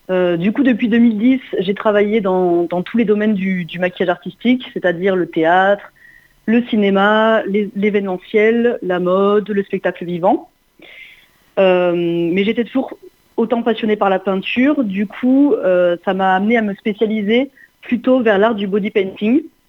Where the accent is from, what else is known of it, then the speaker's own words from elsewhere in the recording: Montpellier, Occitanie, France; born there; j'ai 33 ans. Je suis née à Montpellier et je suis artiste peintre. J'ai exercé depuis plus de 12 ans à Paris et depuis peu, je suis revenue dans la région de Montpellier